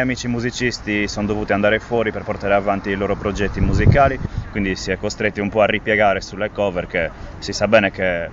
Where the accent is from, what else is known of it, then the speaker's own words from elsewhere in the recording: Oristano, Sardinia, Italy; Io poi vengo da Oristano e mi rendo conto che a Oristano la situazione è ancora peggio.